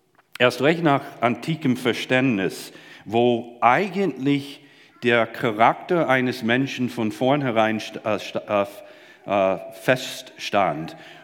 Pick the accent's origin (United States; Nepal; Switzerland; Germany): United States; German is a second language; jetzt muss man verstehen, ich bin Amerikaner, ich habe ja so andere Vorstellungen